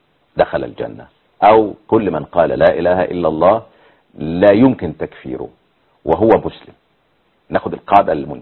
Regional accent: Yemen; وعندنا في اليمن بيقولوا هدنة

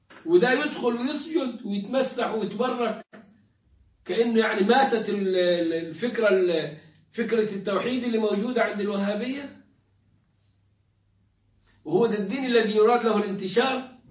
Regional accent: Egypt; كان عندنا في مصر سفير الامريكي

